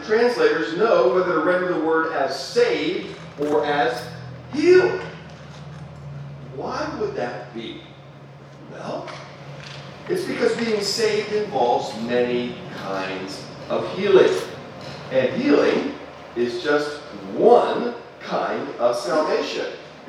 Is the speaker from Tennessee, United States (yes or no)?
no; Pittsburgh, Pennsylvania, United States; I didn't grow up in a Christian home. The values in my family growing up in Pittsburgh